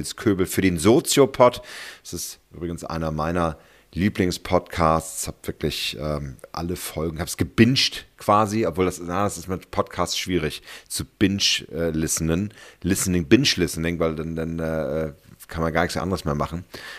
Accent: Berlin, Germany; Als Berliner

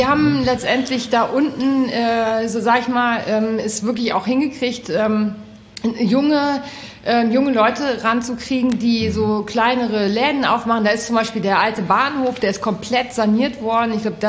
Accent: North Rhine-Westphalia, Germany; ich bin so ein Kind aus dem Siebengebirge

